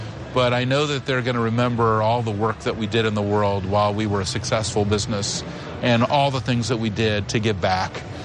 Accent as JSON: {"language": "English", "country": "United States", "said": "I'm an American, and I want to advocate for my causes that are important to me"}